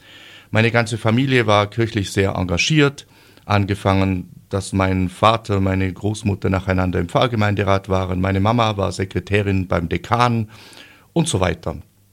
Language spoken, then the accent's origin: German; Bad Waldsee, Baden-Württemberg, Germany; tatsächlich bin ich aufgewachsen in einer Kleinstadt in Oberschwaben, wo der Glaube eigentlich eine positive Selbstverständlichkeit war und zu unserem Leben gehört hat